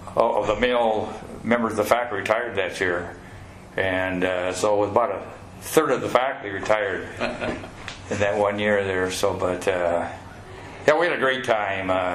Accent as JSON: {"language": "English", "region": "Iowa", "country": "United States", "tie": "born or raised there", "said": "nobody had cross country around where I grew up in Western Iowa. In the fall, if you didn't have football, you had baseball."}